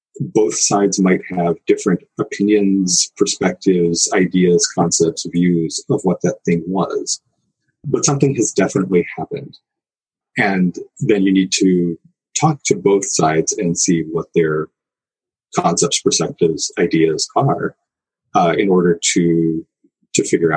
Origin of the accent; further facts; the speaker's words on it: Ohio, United States; I grew up in Northern Ohio. It was icy.